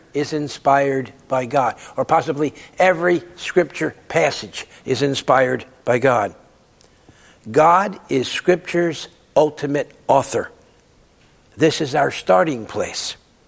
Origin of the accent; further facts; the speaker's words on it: St. Louis, Missouri, United States; It's also been called confluence, which makes sense here in my hometown of St. Louis, where the Missouri and Mississippi rivers come together.